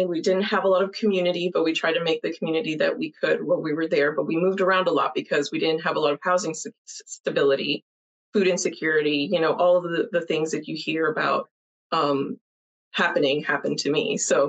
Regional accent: Miami, Florida, United States; So I grew up in Miami. I am Hispanic. My parents are both from Venezuela, and they came here.

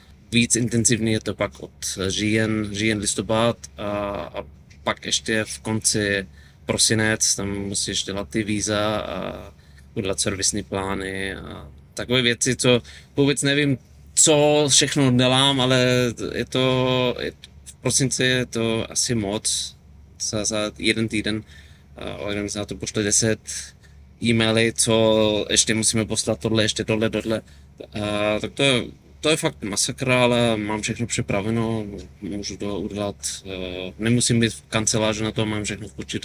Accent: Germany; Czech is a second language; now in Czechia; Jsem z Německa, ale zkusím to v němčině a uvidíme, co posluchači budou rozumět.

